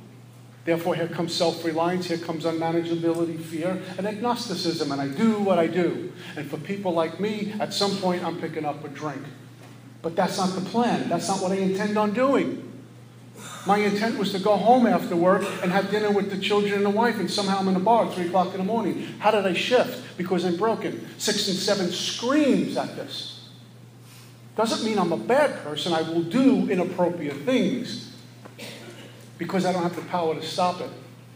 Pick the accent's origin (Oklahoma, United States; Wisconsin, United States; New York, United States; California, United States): New York, United States; Brooklyn; I'm a punk from Brooklyn. I'm a drunk. I wasn't always a punk. I was a good kid growing up, and I became what I became.